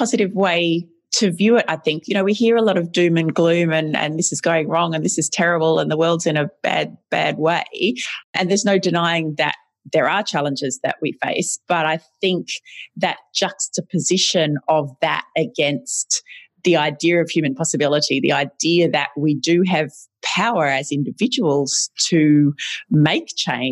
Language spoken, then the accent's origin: English; Ballarat, Victoria, Australia; here in my hometown of Ballarat.